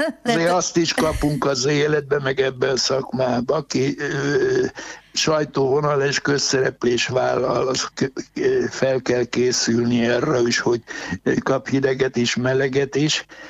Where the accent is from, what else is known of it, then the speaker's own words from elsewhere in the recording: Miskolc, Borsod-Abaúj-Zemplén, Hungary; hogy Miskolcon van egy sporttelep, ami mellett én felnőttem